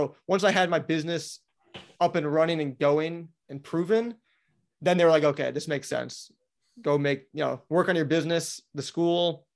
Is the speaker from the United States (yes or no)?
yes; Wisconsin, United States; now in Florida, United States; And I'm in Florida. So I grew up in Wisconsin. So it's not like it's some random state that I've never heard of before.